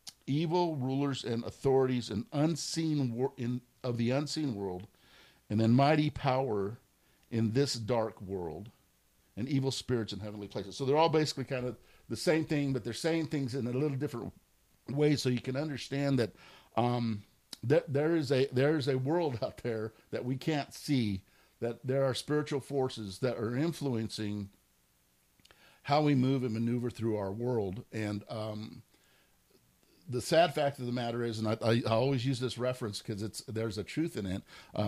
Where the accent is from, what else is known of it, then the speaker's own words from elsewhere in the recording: California, United States; I'm formerly from California. I like to call myself a refugee from California.